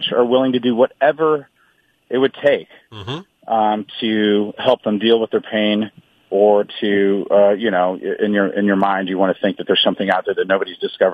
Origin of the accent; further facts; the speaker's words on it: Midwest, United States; And you know, I'm old school. I'm from the Midwest. I had chivalry ingrained in me